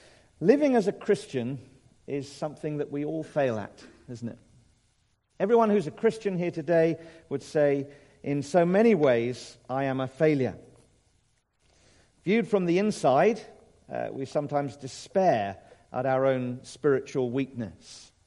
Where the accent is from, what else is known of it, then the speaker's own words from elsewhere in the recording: Leatherhead, South East England, United Kingdom; I grew up in Leatherhead and went to school in Dorking